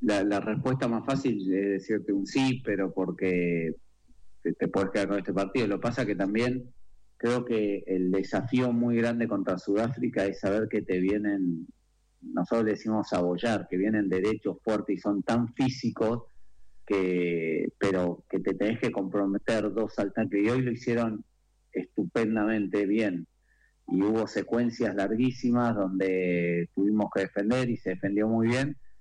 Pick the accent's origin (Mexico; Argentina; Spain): Argentina; por como somos los argentinos, te inspiran y es un orgullo enorme.